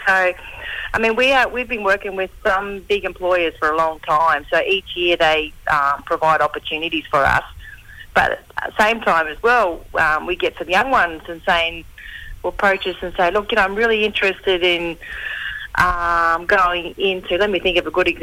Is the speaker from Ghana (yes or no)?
no; Australia; now in Sydney, Australia; So, got two places that I call home now. Gadigal country down here, but Drumble country is my hometown.